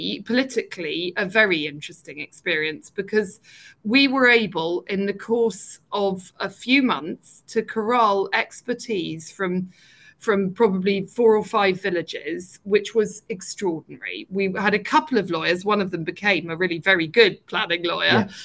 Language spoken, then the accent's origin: English; Aino, South East England, United Kingdom; also born or lived in Banbury; I was born in Banbury, so I was born north, but I was brought up just south in a village called Aino